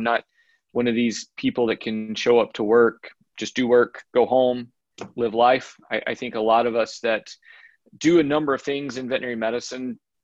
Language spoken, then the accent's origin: English; Georgia, United States; And so I, being from North Georgia, took a job back in my hometown in Chattanooga, Tennessee.